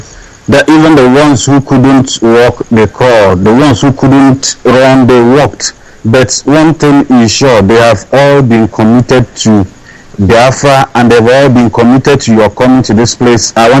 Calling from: Malaysia; I'm calling from Malaysia.

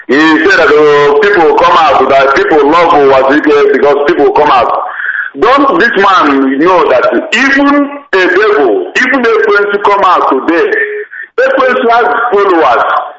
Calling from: Asaba, Delta, Nigeria; I'm calling from Asaba.

